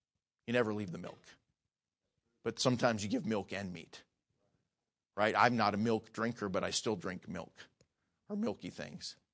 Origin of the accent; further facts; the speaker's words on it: Devils Lake, North Dakota, United States; I grew up in Devil's Lake, North Dakota.